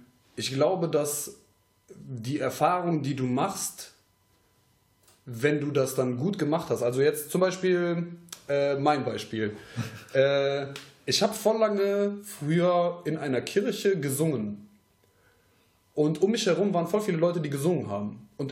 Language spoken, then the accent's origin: German; Troisdorf, North Rhine-Westphalia, Germany; Weil wir kommen aus Troisdorf jetzt.